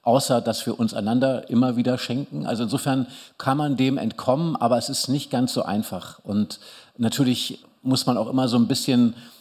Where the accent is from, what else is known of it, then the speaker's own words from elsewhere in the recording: Germany; Es war eine Zeit, wo man, wenn man als Deutscher irgendwo ins englischsprachige Ausland kam, immer noch so ein bisschen sofort mit den Nazi-Klischees konfrontiert wurde